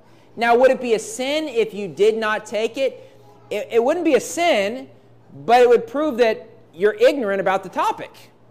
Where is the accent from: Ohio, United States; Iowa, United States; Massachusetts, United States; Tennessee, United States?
Iowa, United States; born there; I was born in Iowa, right, which is the big corn state, but I was never a farmer, okay? We only lived there for like a year, okay?